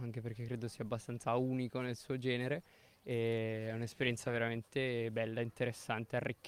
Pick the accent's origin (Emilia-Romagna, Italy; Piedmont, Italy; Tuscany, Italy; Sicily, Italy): Piedmont, Italy; Novara; Da Novara.